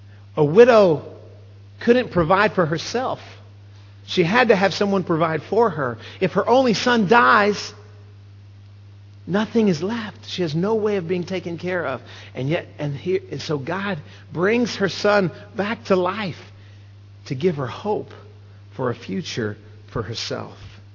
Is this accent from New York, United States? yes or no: no; Texas, United States; And I'm from South Texas. I married up.